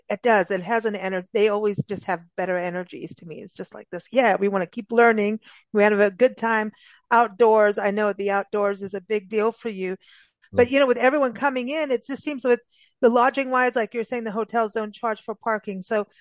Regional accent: South Africa; I remember growing up in South Africa

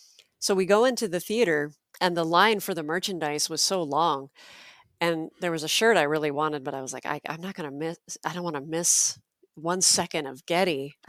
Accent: Los Angeles, California, United States; I went to LA to see him. That's my hometown

